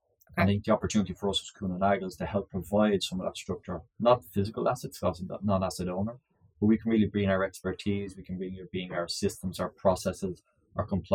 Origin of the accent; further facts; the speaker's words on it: Ireland; Well, I spent most of my time in Europe, obviously I'm Irish by origin. Most of my time in Kühne+Nagel has been in Ireland. And then after a while, I got the opportunity to move to Australia.